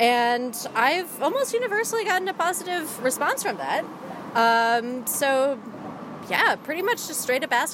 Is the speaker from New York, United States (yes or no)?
yes; New York, United States; I'm 29 and I'm from New York.